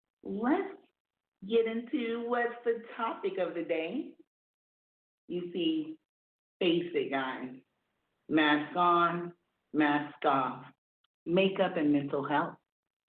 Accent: South Carolina, United States; I'm from South Carolina, born and bred.

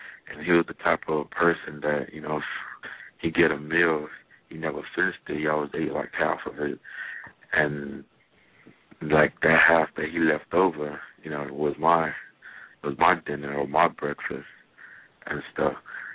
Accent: Jamaica; I grew up in Jamaica

